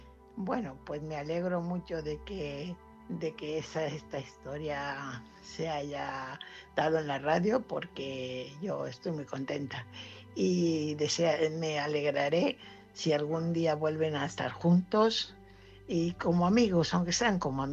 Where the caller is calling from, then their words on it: Fuenlabrada, Community of Madrid, Spain; corresponsal de Fuenlabrada.